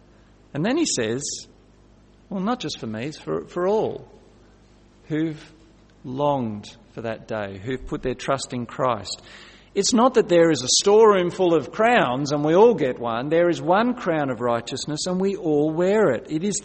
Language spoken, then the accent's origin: English; Australia; And I grew up in Australia with just my immediate family.